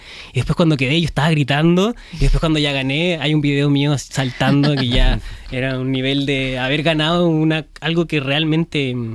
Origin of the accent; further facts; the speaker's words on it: Santiago, Santiago Metropolitan Region, Chile; Pero sí vengo de los suburbios de Santiago.